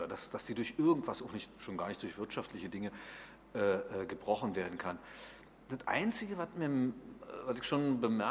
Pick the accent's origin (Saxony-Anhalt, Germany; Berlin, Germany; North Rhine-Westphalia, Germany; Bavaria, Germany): Berlin, Germany; bin ja Berliner